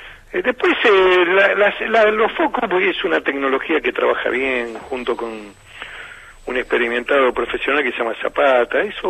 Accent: Banfield, Buenos Aires Province, Argentina; Yo conozco la zona, porque además soy de Banfield, originario de Banfield.

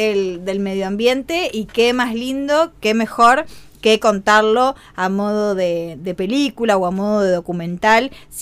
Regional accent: Argentina; uno como argentino entiende que es de uno, que es nuestro

